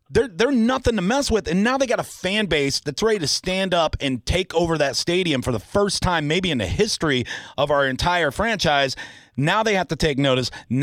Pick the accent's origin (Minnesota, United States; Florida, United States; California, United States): Florida, United States; Tampa; born or raised there